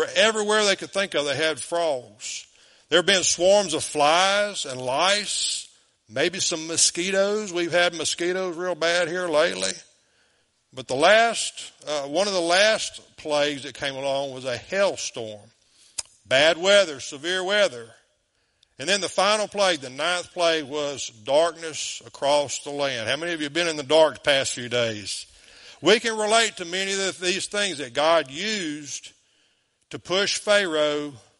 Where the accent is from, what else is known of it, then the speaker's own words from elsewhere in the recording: DeQuincy, Louisiana, United States; moved away as an adult; 2020, when the Lord wanted to move me away from my hometown of DeQuincy.